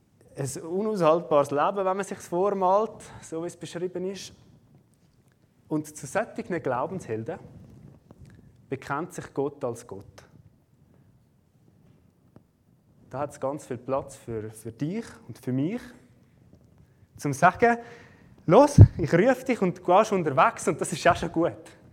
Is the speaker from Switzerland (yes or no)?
yes; Rüti, Zurich, Switzerland; eine Stadt wie Rüti, wo ich herkomme